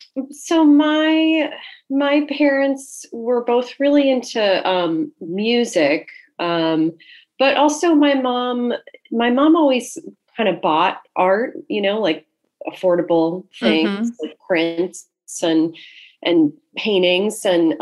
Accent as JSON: {"language": "English", "town": "Portland", "region": "Oregon", "country": "United States", "tie": "born or raised there", "lives_now": "New York, United States", "said": "But mostly I was in suburbs of Portland, Oregon. And okay. I moved to New York after grad school."}